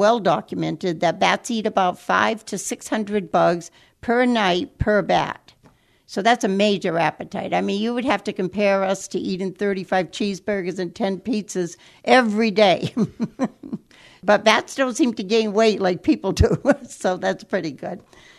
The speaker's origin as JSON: {"language": "English", "town": "Martha's Vineyard", "region": "Massachusetts", "country": "United States", "said": "Actually, I'm from Martha's Vineyard, Massachusetts. We're sort of a transplant."}